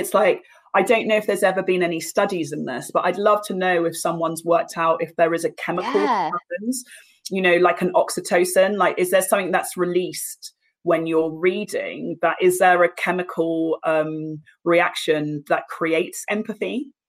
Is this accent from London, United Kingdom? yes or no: yes; London, United Kingdom; I grew up in Battersea in Southwest London, so really central.